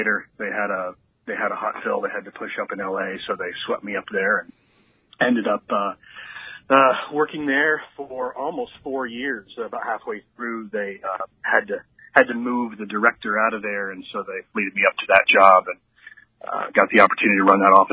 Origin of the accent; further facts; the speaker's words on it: Illinois, United States; I was born and raised in East Central Illinois, a little farm town out there, and went to the University of Illinois on an ROTC scholarship, got commissioned in 93.